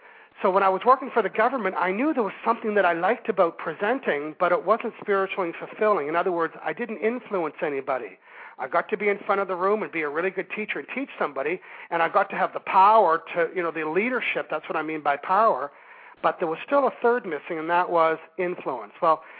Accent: Canada; accent: Canadian; that's my Canadian accent

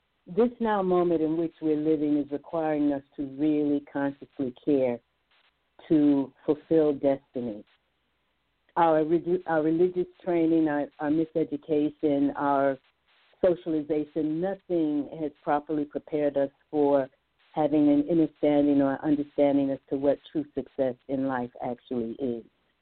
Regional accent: Atlanta, Georgia, United States; born there; I was born in Atlanta. I did not live here until 6 months after graduation from college.

